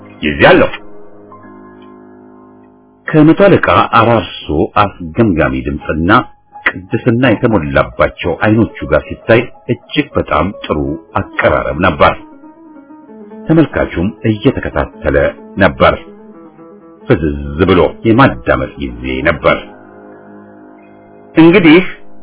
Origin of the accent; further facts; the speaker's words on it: Amhara, Ethiopia; እኔ ከወሎ የመጣሁት አሁን የተጠቀሰው ድርቅ ከመምጣቱ ረጅም ጊዜ በፊት ነው